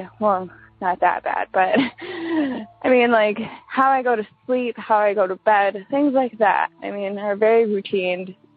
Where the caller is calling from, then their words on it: Wisconsin, United States; from Wisconsin. This is my first time calling